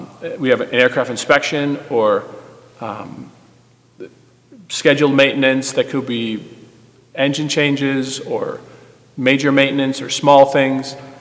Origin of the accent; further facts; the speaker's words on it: Park Ridge, Illinois, United States; moved away as an adult; now in Peru; I was born here in Park Ridge, raised here, attended Maine South, and then left for school, met my wife in Bolivia, and now we have the privilege of serving in Peru.